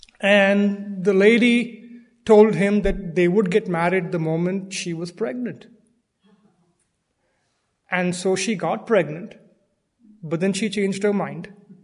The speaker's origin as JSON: {"language": "English", "region": "Delhi", "country": "India", "tie": "born or raised there", "moved": "as an adult", "lives_now": "United States", "said": "I was born and raised in India, in Delhi for the most part, and my father was a constant presence in my life for the 24 years I lived there until I moved to the U.S."}